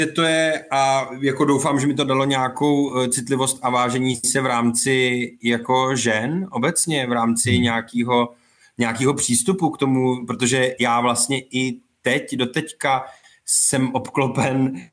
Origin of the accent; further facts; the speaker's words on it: Karlovy Vary, Karlovy Vary Region, Czechia; on se přestěhoval zpátky do Prahy, my jsme z Karlových Varů